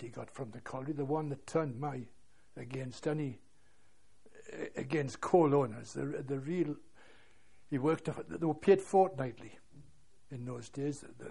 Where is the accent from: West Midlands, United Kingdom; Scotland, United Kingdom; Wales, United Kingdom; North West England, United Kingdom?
Scotland, United Kingdom; born there; I was born in Lanarkshire, Scotland, 1910, 5th of October.